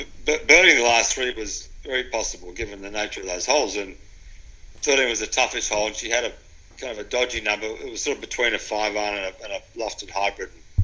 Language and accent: English; Melbourne, Victoria, Australia; sort of kind of growing up in Melbourne and played, knew there was more to golf than just seeing the ball straight.